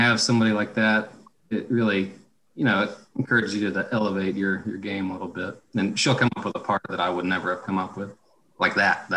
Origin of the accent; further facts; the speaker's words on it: Girard, United States; Growing up in Girard, I grew up in the country, so it wasn't a ton of stuff to do all the time.